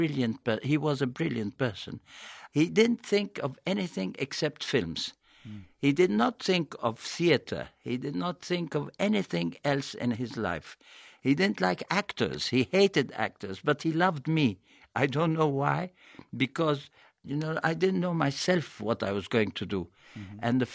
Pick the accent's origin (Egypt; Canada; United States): Egypt; English is a second language; I came from Egypt. I could believe myself at talking to this brilliant, extraordinary good director.